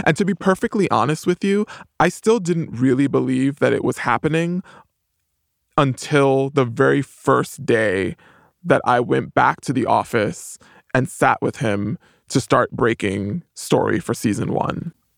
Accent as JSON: {"language": "English", "town": "Bronx", "region": "New York", "country": "United States", "tie": "born or raised there", "said": "I grew up in the housing projects. I grew up in the Bronx. I'm a person of color."}